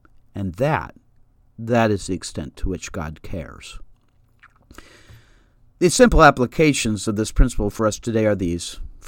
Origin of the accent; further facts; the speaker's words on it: Seattle, Washington, United States; I grew up in Seattle, Washington, and there were a lot of slugs around in those days.